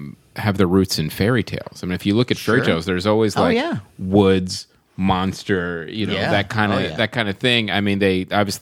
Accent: Pennsylvania, United States; Oh, well, I'm from Pennsylvania.

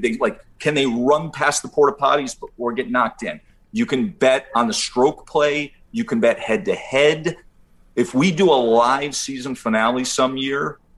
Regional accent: Schenectady, New York, United States; I grew up in Schenectady in New York. It doesn't take much of a Google search to understand the neighborhood I grew up in and who I grew up around.

